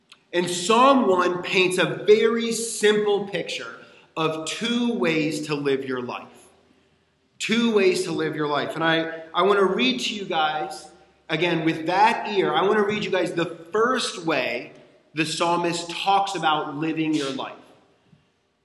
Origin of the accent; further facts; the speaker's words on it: Texas, United States; When I was young, growing up in Texas, just outside of Dallas, I had a friend.